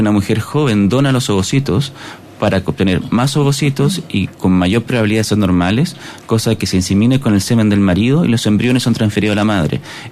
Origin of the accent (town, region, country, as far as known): Chile